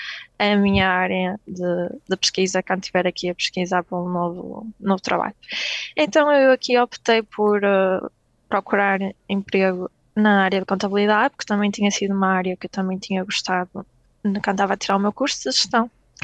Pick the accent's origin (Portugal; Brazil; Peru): Portugal; Braga, Norte; E como eu moro em Braga, como eu sou de Braga